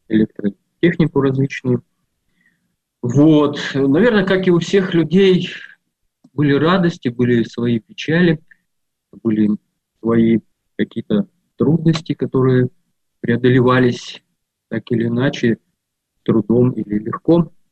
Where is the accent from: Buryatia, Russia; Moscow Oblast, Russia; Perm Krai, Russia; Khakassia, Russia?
Khakassia, Russia; Abakan; мой родной город, где я родился и проживал вот до там, 30 большим лет, город Абакан, Республика Хакасия, в Советском Союзе это был Красноярский край.